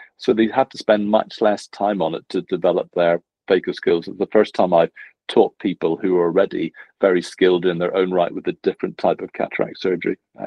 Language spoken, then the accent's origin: English; Northern Ireland, United Kingdom; he's from Southern Ireland. I'm from Northern Ireland.